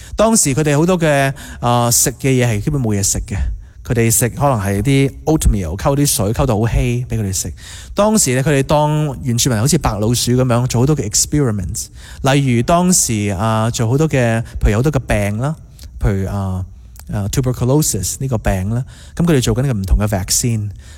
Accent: Canada; 我哋加拿大人咧系强壮啲嘅

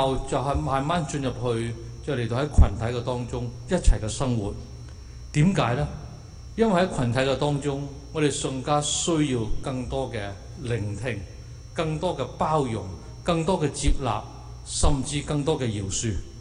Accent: China; 尤其是我哋中國人喎

